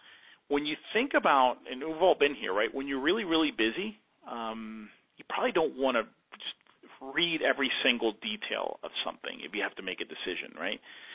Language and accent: English; Georgia, United States; I'm from Georgia.